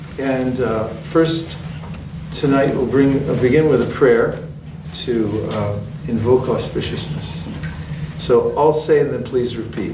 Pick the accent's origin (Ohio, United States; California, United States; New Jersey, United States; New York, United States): California, United States; Lafayette; And I grew up in Lafayette, California, and when I was around 15 years old, I became an avid seeker.